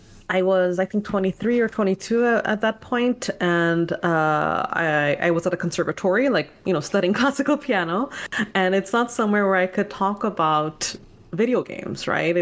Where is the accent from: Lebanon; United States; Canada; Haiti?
Canada; Montreal, Quebec; even though I was from Montreal, I did not know a single game dev in the city.